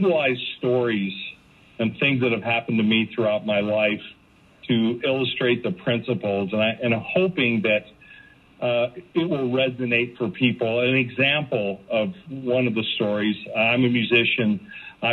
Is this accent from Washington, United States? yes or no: no; Kalispell, Montana, United States; I grew up in Montana, is where I was born and raised, a town called Kalispell, Montana, just outside of Glacier National Park.